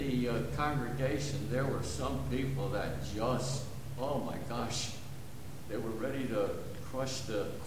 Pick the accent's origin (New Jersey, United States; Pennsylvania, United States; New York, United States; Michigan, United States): New Jersey, United States; Garfield; Since you were in Hackensack, New Jersey, I'm from that particular area.